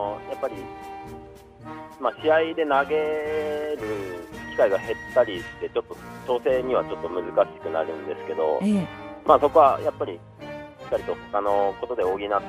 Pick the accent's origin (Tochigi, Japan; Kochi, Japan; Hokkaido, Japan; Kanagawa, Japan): Tochigi, Japan; now in Sodegaura, Japan; 栃木県になります。